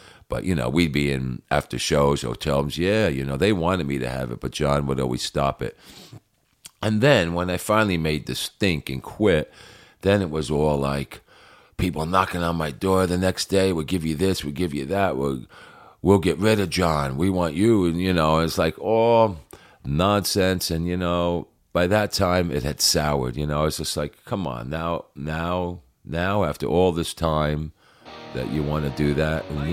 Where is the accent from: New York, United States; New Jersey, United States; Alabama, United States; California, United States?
New Jersey, United States; a lot more about me growing up in New Jersey as a child and how I got into … in those years